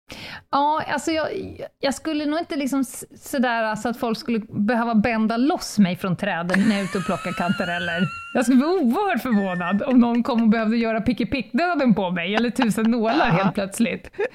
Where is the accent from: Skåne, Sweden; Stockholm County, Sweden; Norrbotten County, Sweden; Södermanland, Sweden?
Stockholm County, Sweden; Kummelnäs; Där jag bodde när jag bodde i min ungdom där ute i Kummelnäs, Vikingsill.